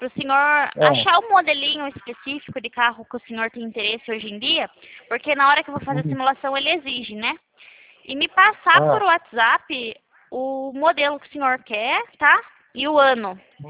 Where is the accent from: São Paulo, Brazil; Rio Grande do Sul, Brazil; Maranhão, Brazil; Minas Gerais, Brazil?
São Paulo, Brazil; Itapetininga; Então, eu sou aqui de Tapetininga também.